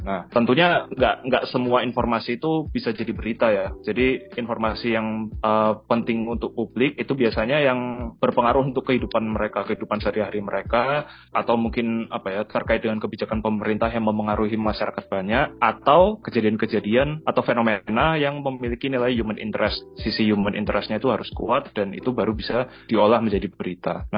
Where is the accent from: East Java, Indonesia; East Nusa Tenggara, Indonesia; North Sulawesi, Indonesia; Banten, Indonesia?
East Java, Indonesia; Surabaya; Aku asal Surabaya, kuliah di Hubungan Internasional UGM angkatan 2014.